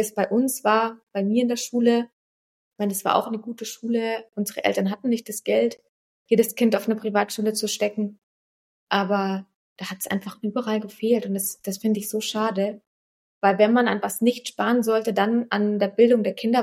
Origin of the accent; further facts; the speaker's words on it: Germany; born there; ich bin zwar in Deutschland geboren